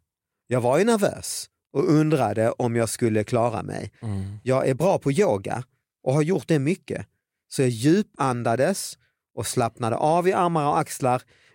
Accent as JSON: {"language": "Swedish", "region": "Småland", "country": "Sweden", "said": "Jag är ju smålänning från början, för i helvete."}